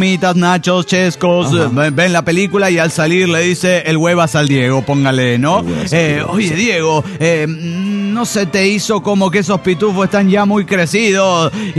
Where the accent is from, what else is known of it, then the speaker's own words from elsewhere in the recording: Cochabamba, Bolivia; de Cochabamba, Bolivia.